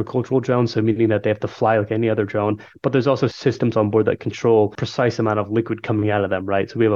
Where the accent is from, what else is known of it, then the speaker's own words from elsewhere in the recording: Houston, Texas, United States; I was born in Houston, Texas. So I'm born and raised Texan